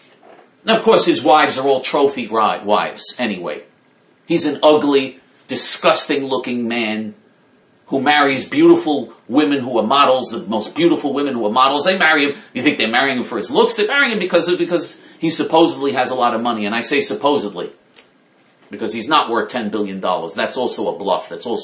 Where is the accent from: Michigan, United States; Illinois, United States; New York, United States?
New York, United States; Queens; and I'm a New Yorker, so I know. I grew up, I was born, raised, and live 1 mile from where Donald Trump grew up in Queens.